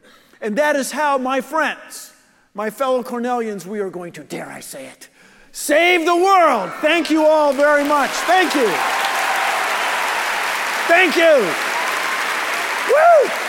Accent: Washington, District of Columbia, United States; I grew up in Washington, D.C., and when you live there, you go to Delaware.

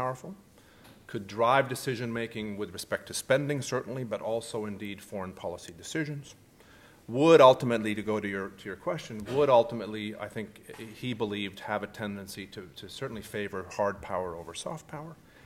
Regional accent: Sweden; I'm originally from Sweden, and I pay attention to Swedish politics

